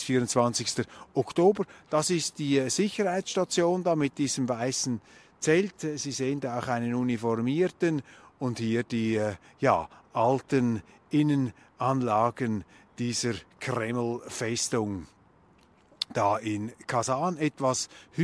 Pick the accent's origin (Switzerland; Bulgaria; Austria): Switzerland; auch mit mir als Schweizer offensichtlich, ging das einigermaßen gut vonstatten.